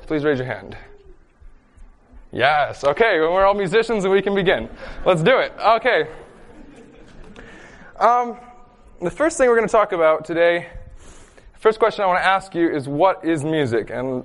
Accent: Canada; Dad was American, and we grew up in Canada

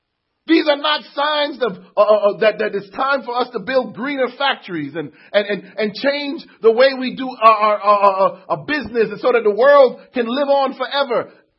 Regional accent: Connecticut, United States; born there; I am a very patriotic American. I was born in the Constitution State. And in Connecticut, in the Constitution State, you have to understand the Constitution.

